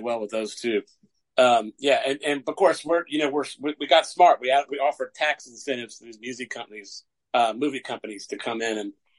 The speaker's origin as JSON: {"language": "English", "town": "Macon", "region": "Georgia", "country": "United States", "tie": "born or raised there", "said": "I think about ties to my hometown of Macon, Georgia"}